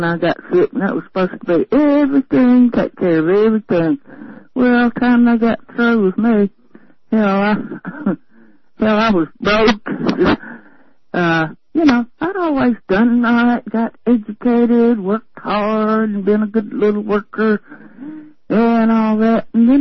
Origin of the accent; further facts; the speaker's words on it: Tennessee, United States; Yeah, I'm a feminazi from Tennessee.